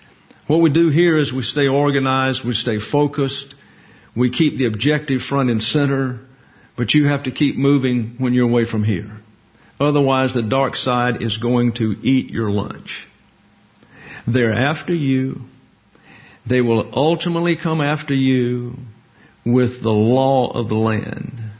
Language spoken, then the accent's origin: English; the South, United States; I'm a redneck from the South.